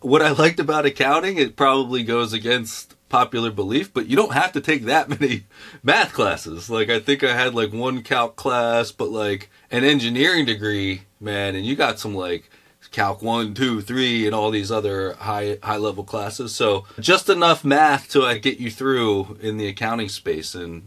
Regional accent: Baltimore, Maryland, United States; moved away as an adult; also born or lived in San Francisco; now in Chicago, United States; I'm from Baltimore, Maryland. I might get into it later, but spent some time over on the West Coast in San Francisco, and now I'm in Chicago, so kind of popped around the East Coast, West Coast, Midwest.

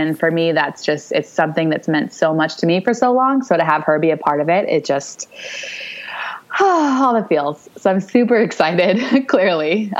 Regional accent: California, United States; can you tell I'm from California?

